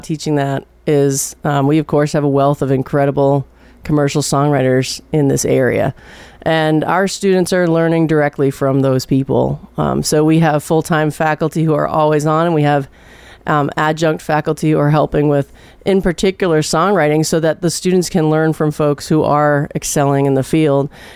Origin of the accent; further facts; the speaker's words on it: Boston, Massachusetts, United States; now in Murfreesboro, United States; well, you know, I'm a Bostonian in Tennessee